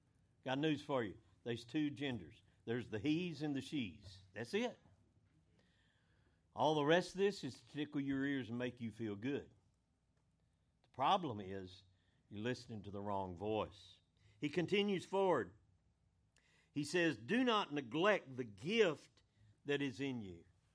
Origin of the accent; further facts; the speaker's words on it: United States; And it's hard for me as an American to believe we would elect a socialist